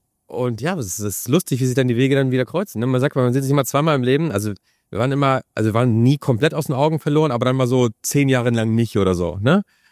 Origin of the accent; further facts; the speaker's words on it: Northern Germany, Germany; Ich bin aus dem Norden, ich bin früher zur See gefahren